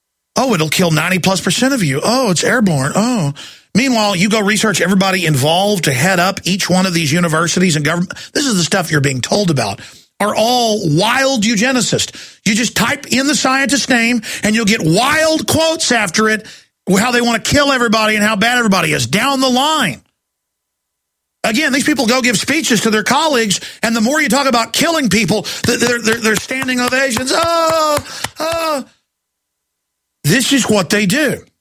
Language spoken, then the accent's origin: English; Dallas, Texas, United States; And I grew up in Dallas and it's still there.